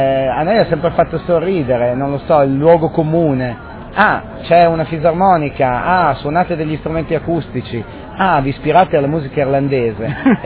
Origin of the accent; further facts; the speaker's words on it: Piedmont, Italy; born there; ho mamma napoletana e sono nato in Monferrato, papà piemontese, eccetera, eccetera, e mezzo francese.